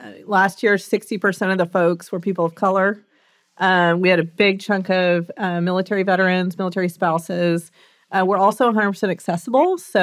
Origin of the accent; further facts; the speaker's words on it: Texas, United States; We are all actually from Texas